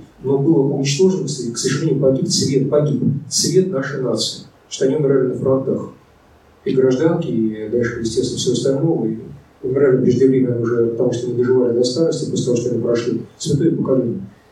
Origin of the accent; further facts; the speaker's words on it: Moscow, Russia; Я москвич 3-4 поколения, но с одной стороны 3, с другой стороны 4. здесь выросшие